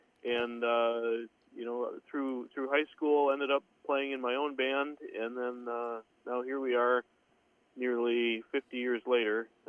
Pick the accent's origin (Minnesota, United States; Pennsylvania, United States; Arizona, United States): Minnesota, United States; Mankato; Born and raised in Mankato, Minnesota, which is, well, for the old-time folks on the program today, it's about 30 miles west of New Ulm.